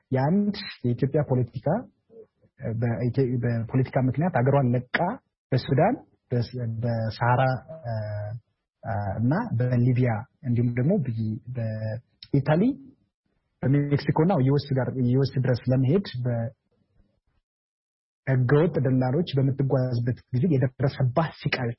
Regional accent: Amhara, Ethiopia; እኔ ተወልጄ ያደኩት በሰሜን ማውንቴን በሰሜን ተራራዎች ብሔራዊ ፓርክ ውስጥ ነው፣ ራስ ዳሸን አካባቢ ማለት ነው፣ ወደ ጎንደር ጋር። በልጅነቴ በጎች እየጠበኩ በጎች ጋር እየተጫወቱ በጫካ ላይ ዋሻ ውስጥ እያደርኩ ነው ያደኩት።

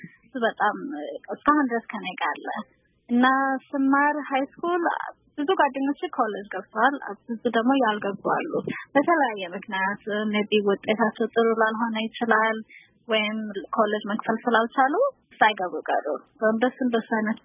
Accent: Arlington, Virginia, United States; also born or lived in Ethiopia; now in New York, United States; 27 ዓመቴ ነው። ኢትዮጵያ ተወልጄ በ27 ወደዚህ ሀገር የመጣሁት ልክ እንደመጣሁኝ ያው አርሊንግተን ቨርጂኒያ ዲሲ አካባቢ ነው ያደኩት። አሁን ደግሞ የምኖረው ኒውዮርክ ነው።

